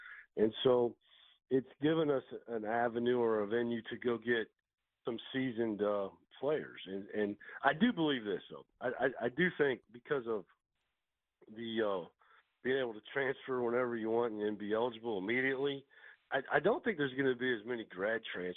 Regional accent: Iowa, United States; I grew up in Iowa, which is not a hockey state, but close to Minnesota.

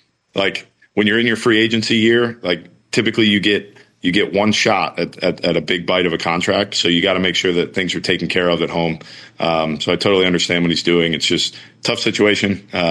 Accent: Virginia, United States; I get it. I'm from Virginia. it's not the most Italian thing in the world, but we're honoring where we came from.

